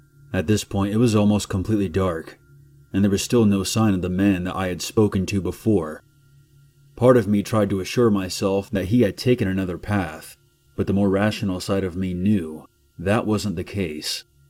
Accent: England, United Kingdom; we spoke about my home country of England for a while.

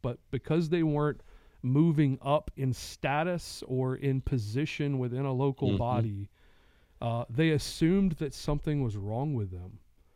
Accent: Atlanta, Georgia, United States; I grew up in the Atlanta area.

